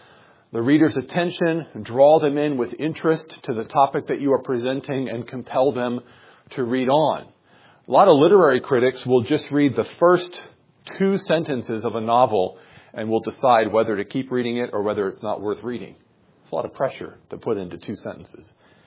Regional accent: United States; Genealogy is not that important to me. I'm an American.

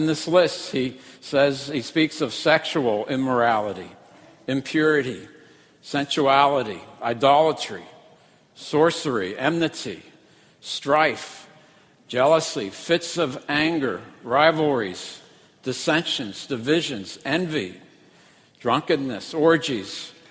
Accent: Pittsburgh, Pennsylvania, United States; Have I mentioned to you that I'm from Pittsburgh? Well, the answer obviously is yes.

